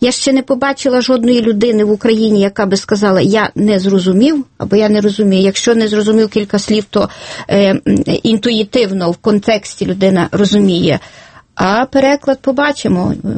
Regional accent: Chernivtsi, Chernivtsi Oblast, Ukraine; Я в Європі, я народилася в Європі. Мої Чернівці

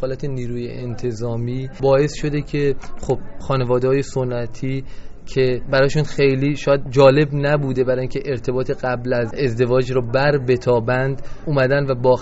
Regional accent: Iran; ما به عنوان یک ایرانی که تو ایران هم داریم زندگی میکنیم

